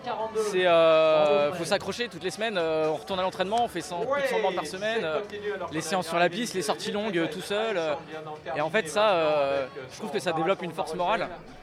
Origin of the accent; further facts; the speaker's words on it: Centre-Val de Loire, France; Je viens de la Touraine et j'ai commencé quand j'étais ado.